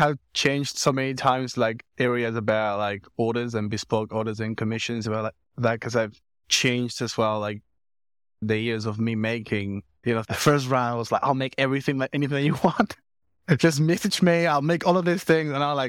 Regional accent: Argentina; So I was in Buenos Aires in Argentina. I'm originally from Argentina.

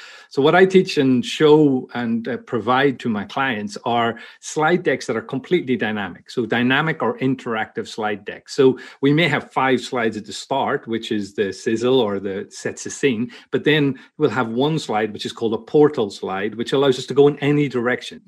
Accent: Belfast, Northern Ireland, United Kingdom; born there; moved away; Yeah, I'm an Irishman, born in Belfast in Northern Ireland, but moved over to the Middle East in 96 and spent 20 years working in conference and events in the Middle East.

